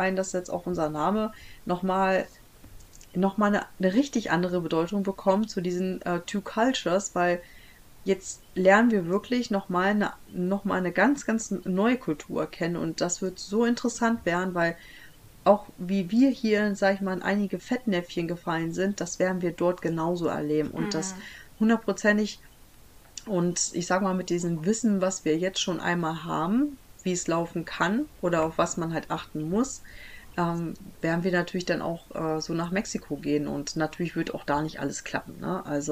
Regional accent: Michigan, United States; Und wenn die mich da jetzt fragen, woher ich komme, dann werde ich auch sagen, ja, aus Michigan. Ja, natürlich komme ich aus Michigan.

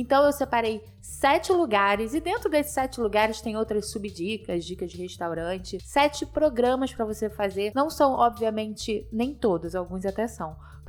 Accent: Rio de Janeiro, Brazil; do Rio de Janeiro, que eu tenho o mínimo de propriedade para falar como carioca

